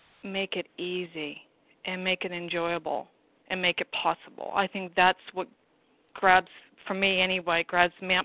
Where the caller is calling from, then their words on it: Australia; I'm calling from Australia.